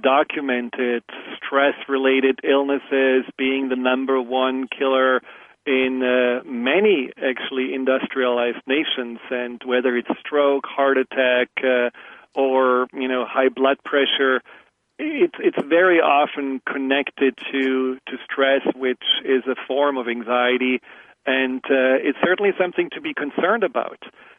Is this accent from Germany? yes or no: yes; Germany; accent: German; English is a second language; and what about my English and my German accent, and will people make fun of me?